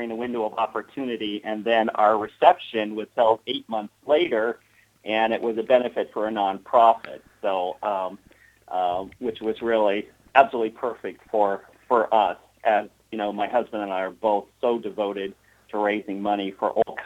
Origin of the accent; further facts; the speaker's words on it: California, United States; Oh, it was incredible because I grew up in Western Sonoma County